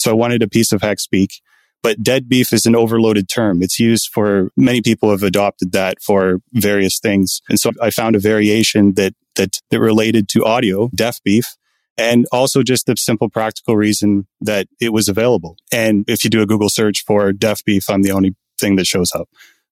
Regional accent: Kapuskasing, Ontario, Canada; I grew up in Northern Ontario in a town called Kapuskasing, in Canada.

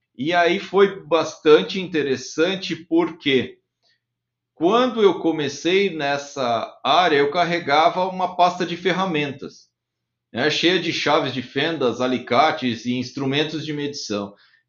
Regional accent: Rio Grande do Sul, Brazil; eu trabalhava no serviço técnico no Rio Grande do Sul, como bom gaúcho, atendia vários clientes lá em Porto Alegre

